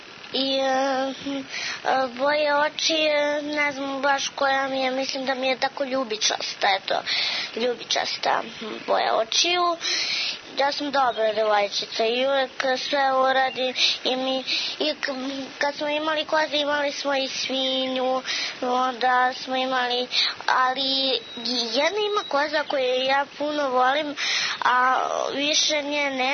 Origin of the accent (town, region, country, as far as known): Rudnik, Šumadija, Serbia